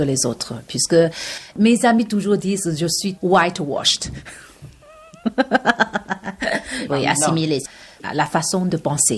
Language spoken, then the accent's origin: French; China; Tous, on est chinois, mais il y a une grande différence.